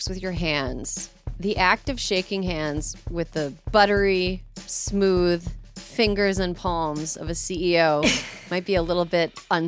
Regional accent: California, United States; As a Californian, I gotta say

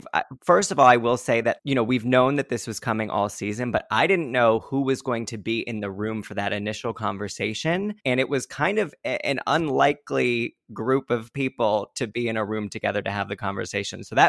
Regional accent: the South, United States; I'm from the South too.

